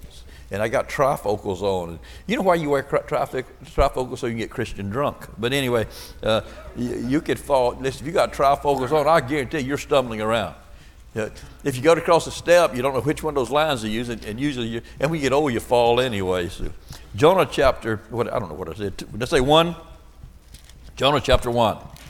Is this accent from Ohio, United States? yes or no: no; Florida, United States; I was born and raised in the Bible Belt of the South right here in Florida.